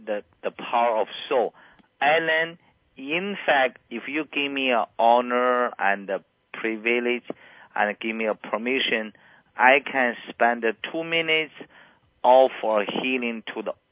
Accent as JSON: {"language": "English", "country": "China", "second_language": "English", "said": "I'm the MD from China, so that is, you know, I honor surgery very much."}